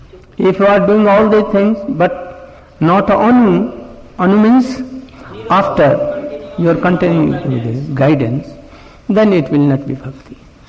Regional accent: India; English is a second language; Not only that I came from India and read towards, and you can easily fly to here.

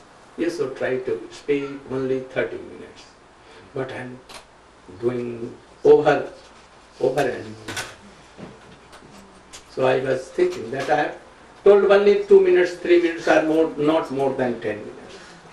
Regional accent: India; I came from India.

